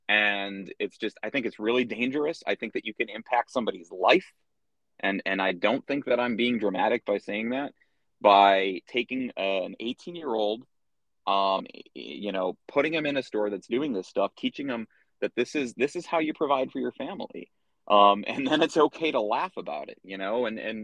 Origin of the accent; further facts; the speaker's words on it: Chicago, Illinois, United States; I'm from Chicago, and in Chicago there's our public TV station was Channel 11 WTTW